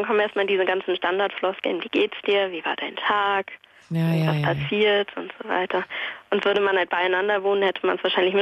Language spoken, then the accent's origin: German; Cologne, North Rhine-Westphalia, Germany; Ich komme aus Köln